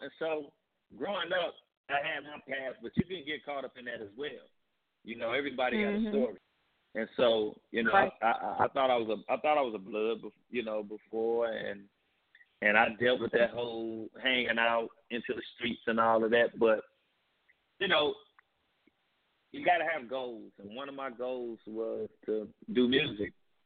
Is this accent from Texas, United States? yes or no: no; St. Louis, Missouri, United States; That's how I talk. That's how I grew up in St. Louis.